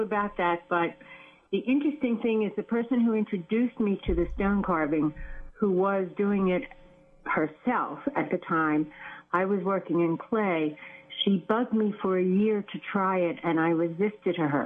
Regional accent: Philadelphia, Pennsylvania, United States; also born or lived in New Jersey; I originally from Philadelphia, but I moved here from New Jersey. I lived a few miles from the Jersey Shore.

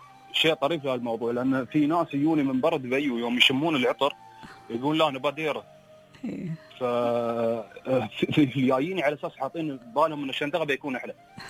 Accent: Dubai, United Arab Emirates; وبما أني من دبي حبيت أبتدي بأهم منطقتين تراثيتين فيها اللي هي معروفة منطقة الشندغة ومنطقة ديرة.

